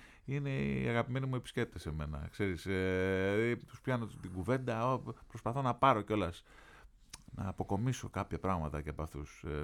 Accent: Ionian Islands, Greece; Εγώ είμαι Κεφαλονίτης, όπως είπαμε. Δεν έχουμε καμία απολύτως σχέση με πρόσφυγες και προσφυγιά.

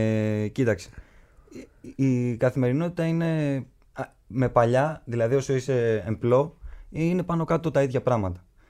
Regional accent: Greece; σαν Έλληνες την αυτοσύνη την έχουμε μέσα μας. Και ειδικά σαν νησιώτες την έχουμε ακόμα παραπάνω.

